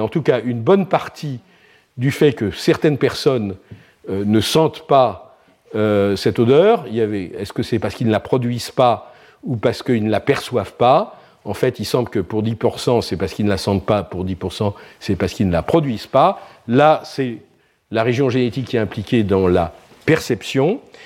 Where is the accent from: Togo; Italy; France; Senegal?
France; Grand Est; Alors, je suis alsacien, et les asperges, en ce moment, c'est très important en Alsace.